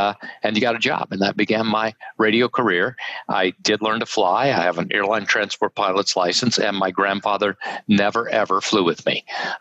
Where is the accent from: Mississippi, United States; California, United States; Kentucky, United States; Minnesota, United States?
Mississippi, United States; Jackson; born there; Well, I was born in Jackson, Mississippi. My parents, my mother was a school teacher. My dad was a Methodist minister.